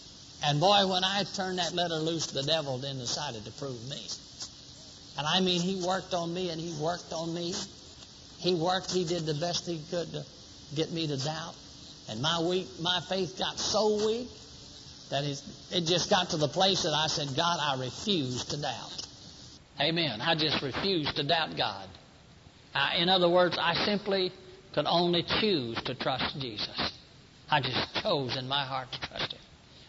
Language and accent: English; Port Neches, Texas, United States; also born or lived in Mississippi; I was reared in Port Neches, Texas. I was born in Mississippi, and I'm proud of that.